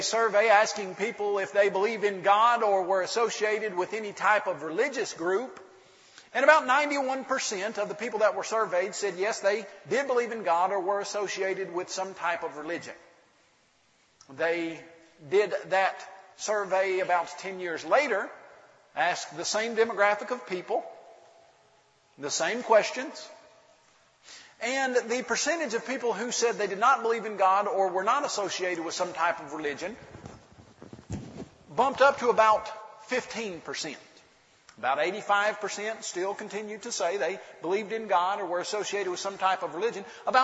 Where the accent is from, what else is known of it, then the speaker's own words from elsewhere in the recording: Columbia, Tennessee, United States; I grew up in Columbia, Tennessee, just below Nashville.